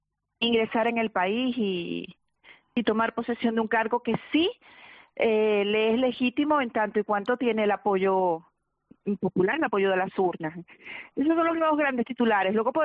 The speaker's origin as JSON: {"language": "Spanish", "country": "Venezuela", "said": "simplemente como venezolana nos llama mucho la atención"}